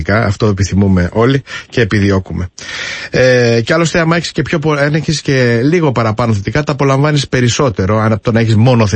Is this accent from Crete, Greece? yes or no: yes; Crete, Greece; Και κατάγομαι από την Κρήτη κιόλας